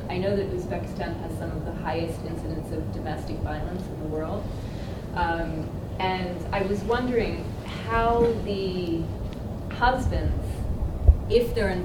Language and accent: English; United States; now in Bangkok, Thailand; I'm an American documentary filmmaker, but I live in Bangkok.